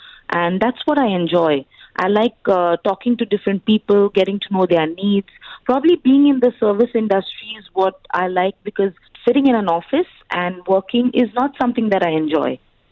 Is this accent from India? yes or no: yes; India; Although I'm an Indian, sometimes people do think that I have a weird accent, probably a regional accent.